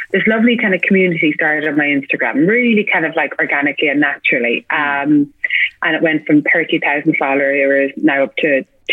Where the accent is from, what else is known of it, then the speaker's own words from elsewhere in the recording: Ireland; accent: Irish; It's just my Irish accent.